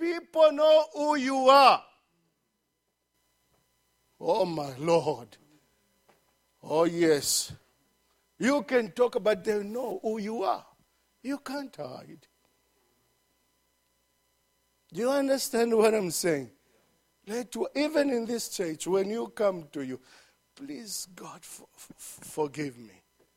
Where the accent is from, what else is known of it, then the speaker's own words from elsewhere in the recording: Luapula Province, Zambia; Because when I'm at home and people know that I'm from Luapula, all they think about, ask Pastor Karen, all they thinking about, oh, there goes a fisherman.